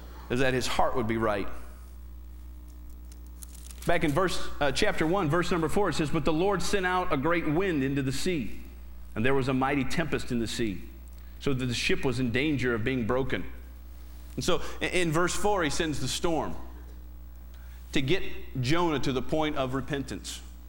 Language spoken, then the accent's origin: English; Michigan, United States; We come from Michigan, the land that brings you Jack Kevorkian.